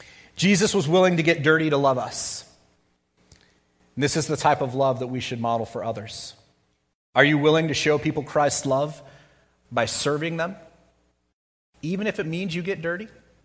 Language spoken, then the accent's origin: English; Utah, United States; Most of you probably don't know what I'm talking about because you weren't born and raised in Utah.